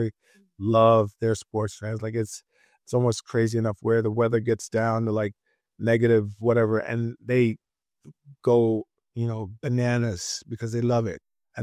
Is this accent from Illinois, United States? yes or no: no; New York, United States; Listen, I'm from New York, so, you know, deep down aside